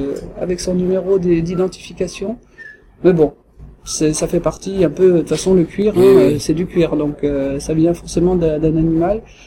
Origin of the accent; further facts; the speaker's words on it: Montauban, Occitanie, France; et moi je suis de Montauban, donc on est vraiment tout près, quoi.